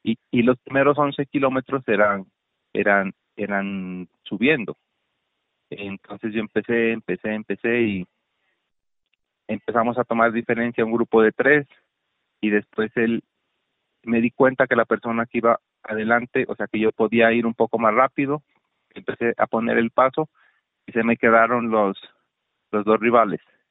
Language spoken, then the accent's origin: Spanish; Sandoná, Nariño, Colombia; programaron allá en Sandoná esa carrera, pues sí. ¿Cómo no iba a ir a competir a mi tierra, no?